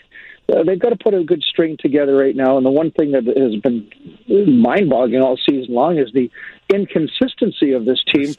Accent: Canada; I'm from Canada, and I do like the seasons. I do like snow.

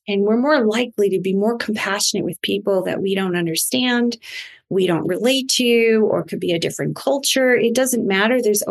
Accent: Long Island, New York, United States; but I'm from Long Island, New York.

